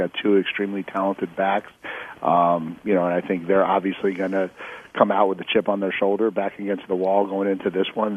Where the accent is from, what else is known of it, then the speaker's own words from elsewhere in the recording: East Coast, United States; I grew up on the East Coast in a Catholic family, and so I know what Notre Dame was.